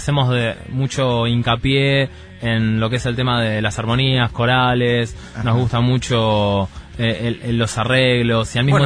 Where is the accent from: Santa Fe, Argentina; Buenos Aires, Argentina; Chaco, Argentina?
Buenos Aires, Argentina; Yo soy acá de Mataderos.